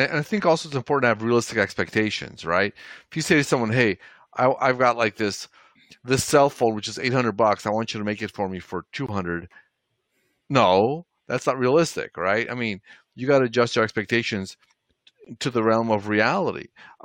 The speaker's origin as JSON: {"language": "English", "town": "Toronto", "region": "Ontario", "country": "Canada", "tie": "born or raised there", "said": "I grew up in Toronto, Canada. So I grew up with a lot of Pakistani friends"}